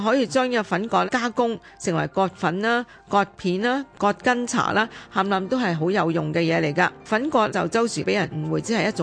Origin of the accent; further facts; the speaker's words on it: China; 啲考古学家发现我哋中国人大约喺五六千年前已经用葛嘅茎咧